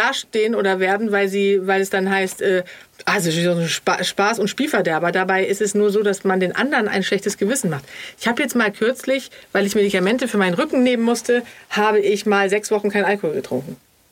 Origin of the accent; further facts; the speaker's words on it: Sweden; Ich als Schwedin, da musst du ja gar nicht lange fragen.